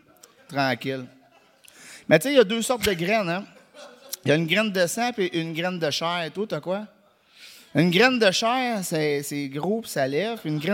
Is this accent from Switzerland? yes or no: no; Saint-Louis-de-France, Quebec, Canada; Fait que ouais, j'ai grandi à Saint-Louis-de-France, puis après...